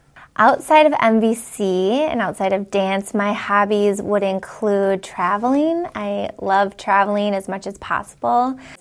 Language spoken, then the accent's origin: English; Eden Prairie, Minnesota, United States; I'm from Eden Prairie, Minnesota, and it is my rookie year on the team.